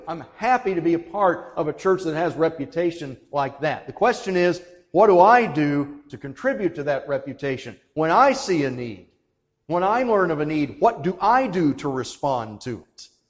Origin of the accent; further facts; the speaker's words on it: Temple Terrace, Florida, United States; I grew up in Temple Terrace, but I had friends and people I loved dearly at this church just about ever since I can remember.